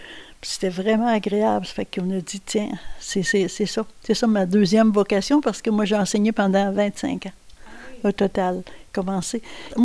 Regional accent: Petite-Vallée, Quebec, Canada; born there; Je vis à la Maison Lebreu. C'est chez nous. Moi, je suis née ici à Petite-Vallée, dans cette maison aussi. C'était la maison de mon père, il l'avait eu de son père.

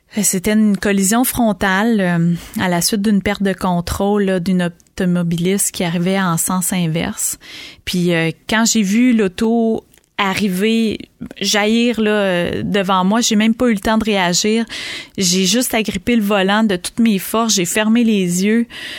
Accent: Quebec, Canada; also born or lived in Jonquière; je viens de la région de l'Abitibi-Témiscamingue et là, j'habite en Gaspésie depuis bientôt 20 ans.

